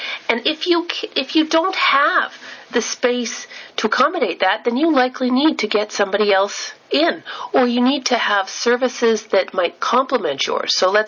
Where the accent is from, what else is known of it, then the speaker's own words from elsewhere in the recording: Canada; oh, I'm Canadian, think about a hockey player, right?